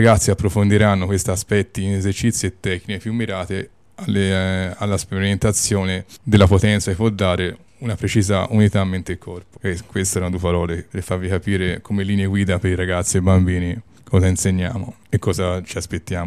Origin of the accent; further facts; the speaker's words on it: Montevarchi, Tuscany, Italy; born there; sono nato a Montevarchi e vivo in comune di Reggell.